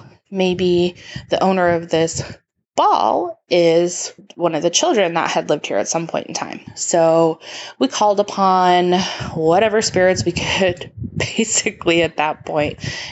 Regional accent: New York, United States; now in Phoenix, United States; in sunny Phoenix, Arizona, calling in. I'm originally from New York, and we lived in quite a few houses growing up

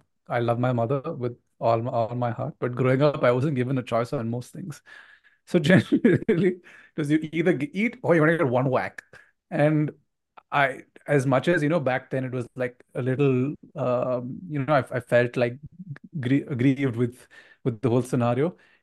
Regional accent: Mangalore, Karnataka, India; English is a second language; I had no understanding of the English language. I couldn't speak it. And because I came from Mangalore

